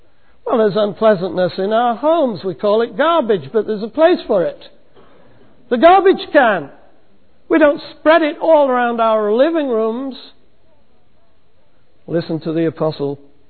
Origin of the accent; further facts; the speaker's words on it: England, United Kingdom; When I was growing up in England, my dad was very, very strict.